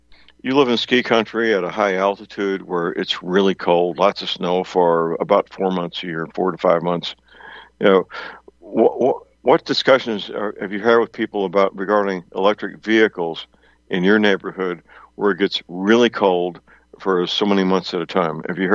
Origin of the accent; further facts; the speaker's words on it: St. Louis, Missouri, United States; We have one in my hometown of St. Louis who received campaign contribution from George Soros.